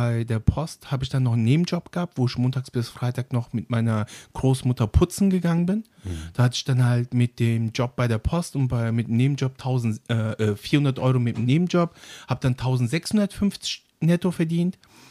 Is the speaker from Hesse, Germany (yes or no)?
yes; Frankfurt am Main, Hesse, Germany; Und da ist natürlich auch das Thema, wo ich dann sage, ja, Frankfurt am Main ist meine Heimat.